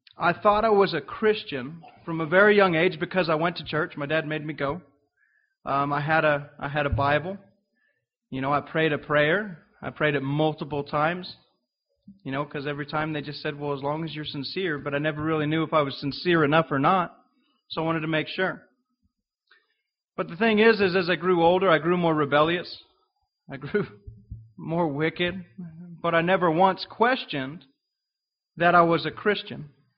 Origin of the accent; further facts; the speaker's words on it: Swansboro, North Carolina, United States; We're from Swansboro, North Carolina.